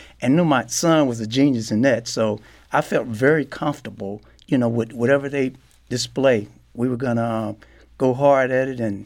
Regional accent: St. Louis, Missouri, United States; Yeah, I think just growing up in St. Louis, you learn resilience. And I think there's a toughness about St. Louis or Missouri.

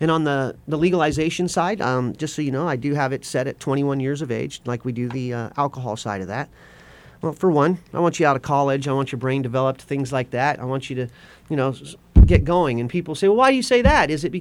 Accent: West Coast, United States; And I grew up on the West Coast.

